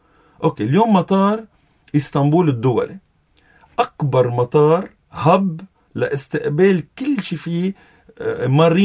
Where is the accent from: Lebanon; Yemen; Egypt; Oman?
Lebanon; نحن كلبنانيين